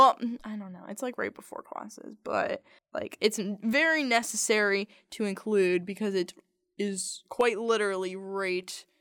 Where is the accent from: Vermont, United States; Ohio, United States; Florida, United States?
Florida, United States; Boca Raton; My hometown is Boca Raton, Florida.